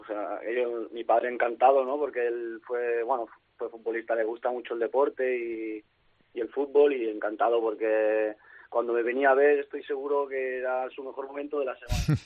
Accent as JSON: {"language": "Spanish", "town": "Vilassar de Mar", "region": "Catalonia", "country": "Spain", "tie": "born or raised there", "said": "Empieza en Vilassar de Mar, allí estuve casi toda mi infancia"}